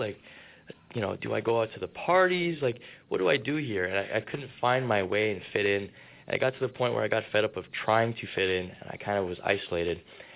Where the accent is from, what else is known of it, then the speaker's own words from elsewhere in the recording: Trinidad & Tobago; moved away as an adult; also born or lived in Saudi Arabia; So I was born in Saudi Arabia in 2001. I moved to Trinidad in 2011 on New Year's Day.